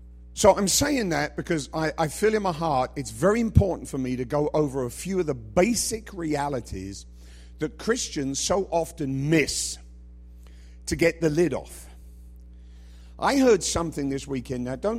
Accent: England, United Kingdom; And sorry, I just think that's funny, but I'm English, so what can I tell you?

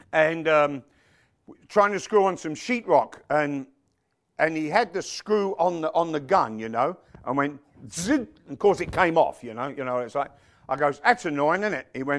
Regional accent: England, United Kingdom; Of course, I'm an advantage being English. We're born with so many roundabouts around us

